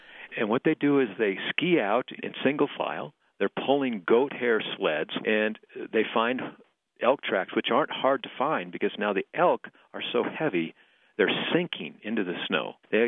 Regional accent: Wyoming, United States; This is a common thing to do in my home state of Wyoming.

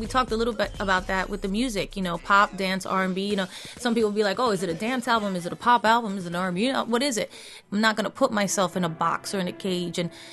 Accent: New York City, New York, United States; Growing up in the Bronx, you know, I heard hip-hop music on the same street as you heard Latin rhythms

